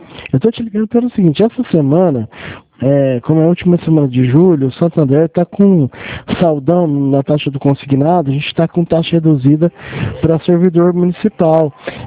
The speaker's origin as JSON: {"language": "Portuguese", "town": "Franca", "region": "São Paulo", "country": "Brazil", "said": "eu sou daqui de Franca"}